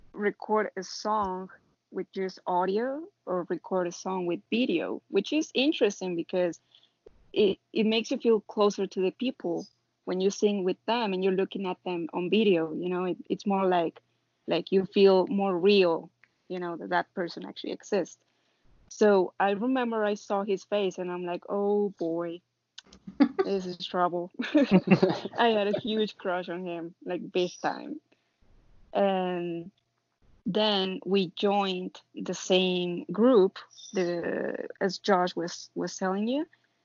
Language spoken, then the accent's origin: English; Mexico; English is a second language; So our story, it's very funny because I'm from Mexico and he's from the US.